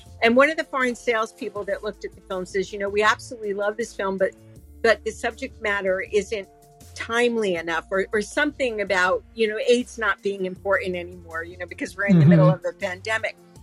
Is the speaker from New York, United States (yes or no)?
yes; New York, United States; I mean, I'm from New York. I live in New York.